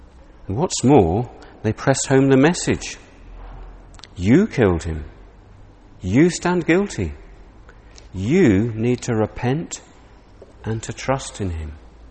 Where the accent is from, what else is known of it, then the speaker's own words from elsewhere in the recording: England, United Kingdom; Now, being an Englishman, naturally I was overjoyed at this.